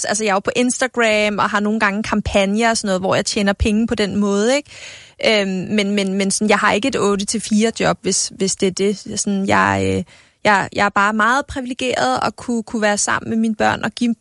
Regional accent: Capital Region, Denmark; jeg er fra Nordsjælland af og er vokset op i store huse og sådan noget

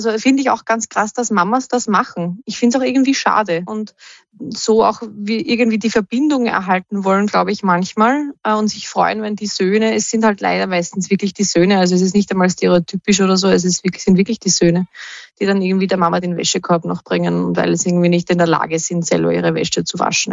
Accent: Sitzenberg-Reidling, Lower Austria, Austria; und ich komme aus Sitzenberg-Reitling.

